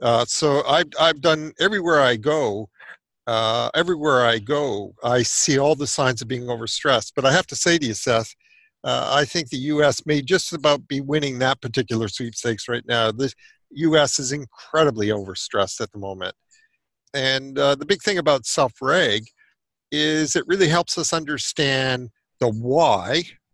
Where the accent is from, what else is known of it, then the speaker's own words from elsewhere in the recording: Canada; Well, I'm about as Canadian as you get.